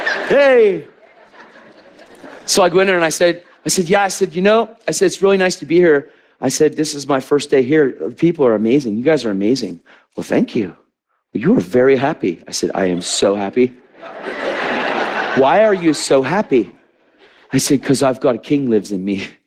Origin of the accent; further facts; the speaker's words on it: Pennsylvania, United States; Where are you from? I'm from Pennsylvania. Where's that? East coast of America.